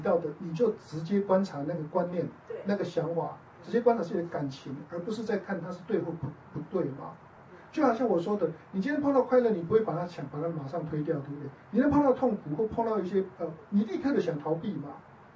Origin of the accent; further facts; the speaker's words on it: Taiwan; 我记得我当时从台湾过来的时候